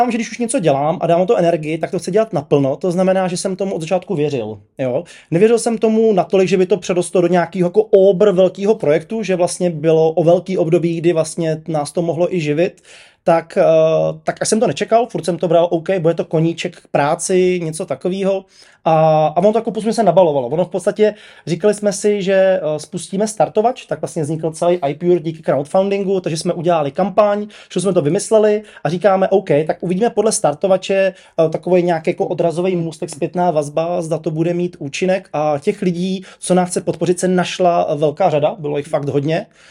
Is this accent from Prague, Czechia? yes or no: no; Hradec Králové, Hradec Králové Region, Czechia; já jsem půdem z Hradce Králové